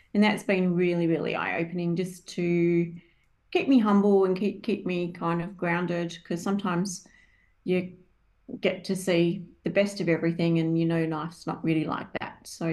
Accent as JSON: {"language": "English", "town": "Perth", "region": "Western Australia", "country": "Australia", "said": "Well, I'm a physiotherapist from Perth, Western Australia, and I have scoliosis, which is quite severe."}